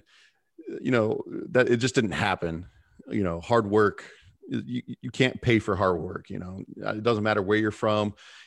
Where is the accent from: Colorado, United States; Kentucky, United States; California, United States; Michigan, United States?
Colorado, United States; Fort Morgan; I came from Fort Morgan, a town of 9,000 people.